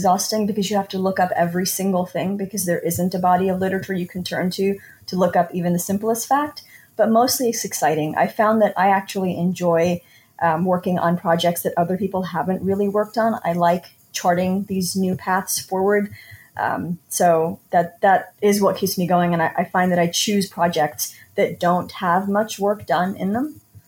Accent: Houston, Texas, United States; I'm a Pakistani American. I'm a Houstonian. But as a student of history, I had questions about how the South Asian community in Houston came to be.

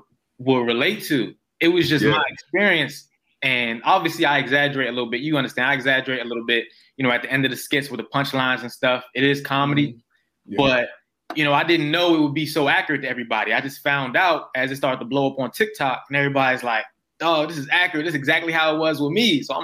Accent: Laurel, Maryland, United States; Yeah, I'm from Laurel, Maryland, right?

